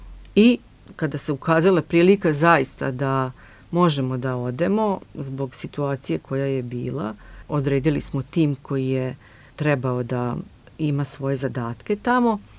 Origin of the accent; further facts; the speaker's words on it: Serbia; tako da ja mislim da je to jedan zaista bilo uspešno kod nas u Srbiji isto.